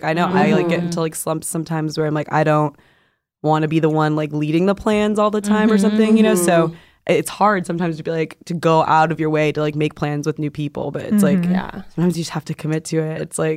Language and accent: English; Arizona, United States; now in California, United States; A lot of my friends, like, kind of like, I'm from Arizona, so we moved. A lot of people move from Arizona to California, so it's like a kind of nice community that way